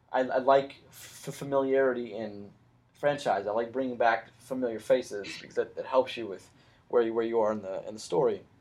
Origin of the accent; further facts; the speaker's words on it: West Virginia, United States; But like, I felt this pride that I should have definitely like shown that I'm from West Virginia.